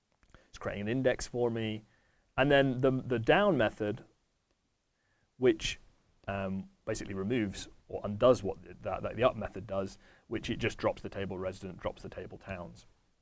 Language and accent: English; Corby, East Midlands, United Kingdom; So I've got Corby, which is my hometown, and I'm going to give an arbitrary rating of 10 out of 10. I don't live in Corby anymore